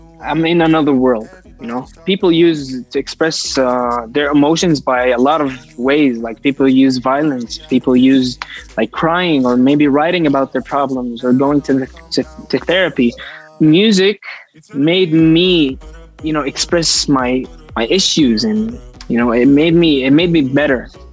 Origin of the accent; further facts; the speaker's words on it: Amman, Amman Governorate, Jordan; I'm 17 years old. I grew up in Amman, Jordan. We grew up in the modern part of Amman.